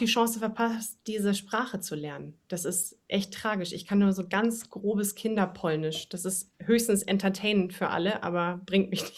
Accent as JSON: {"language": "German", "region": "North Rhine-Westphalia", "country": "Germany", "tie": "born or raised there", "said": "Ich bin eine Ruhrgebietsperle. Ich bin im Ruhrgebiet groß geworden, lebe da jetzt auch wieder."}